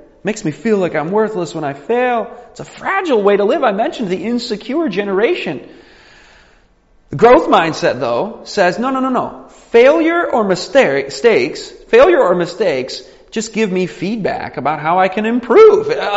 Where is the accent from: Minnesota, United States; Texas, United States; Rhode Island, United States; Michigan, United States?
Michigan, United States; By the way, I grew up in Michigan. It snows a lot there.